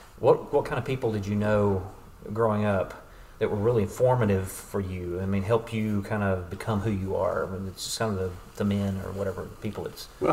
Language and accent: English; Alabama, United States; Also, I grew up in the Shoals area kind of area. So that's kind of near the belt buckle of the Bible Belt.